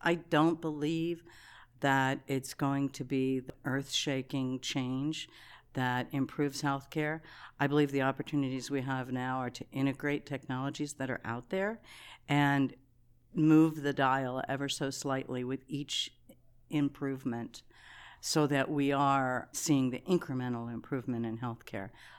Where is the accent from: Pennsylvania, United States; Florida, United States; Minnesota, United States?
Pennsylvania, United States; Pittsburgh; Well, I came from Pittsburgh. And early on, everything in Pittsburgh was steel.